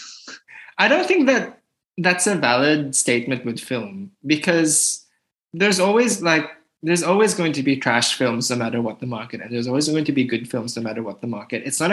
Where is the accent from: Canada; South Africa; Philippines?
Philippines; now in Japan; I'm looking for representation of me as a Filipino person living in Japan or something along those lines.